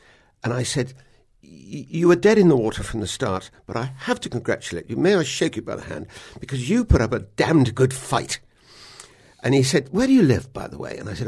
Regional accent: South West England, United Kingdom; I come from Somerset

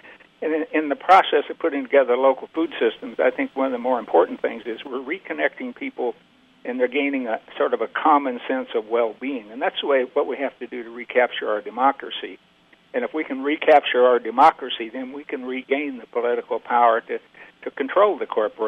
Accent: Missouri, United States; You know, when I was growing up in South Missouri, then basically we had a local food system.

